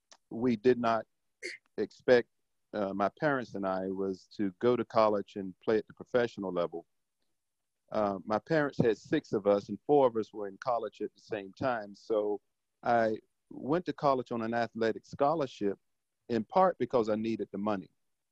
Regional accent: Dallas, Texas, United States; I'm from Dallas, Texas, former Dallas Cowboys football player

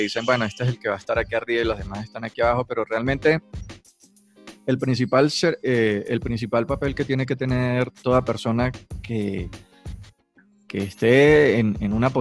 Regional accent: Venezuela; now in Bogotá, Colombia; yo soy venezolano, tengo aproximadamente como 4 años y medio aquí en Bogotá

